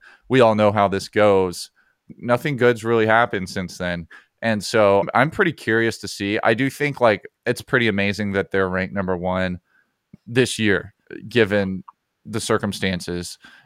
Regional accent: Alabama, United States; I've always had a little bit of FOMO with like growing up in Alabama, and it's like rivalry weekend it's another level there with Alabama Auburn.

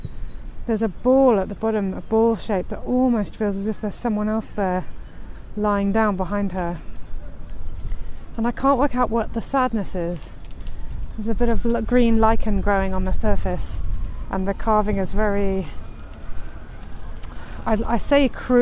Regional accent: London, United Kingdom; growing up in London for a lot of my life, sirens are just this constant.

